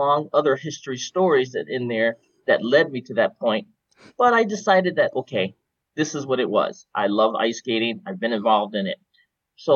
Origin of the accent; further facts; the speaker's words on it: Detroit, Michigan, United States; Well, I grew up in Detroit, Michigan. Of course, I was born in 1970.